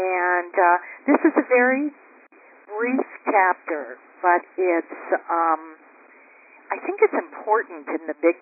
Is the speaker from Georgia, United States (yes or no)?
no; Iowa, United States; I grew up in Iowa